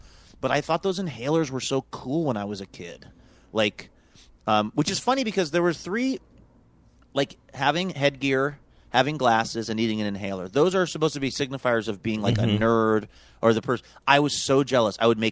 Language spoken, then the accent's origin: English; Pacific Northwest, United States; Like I'm from the Northwest. Like I eat real Thai food.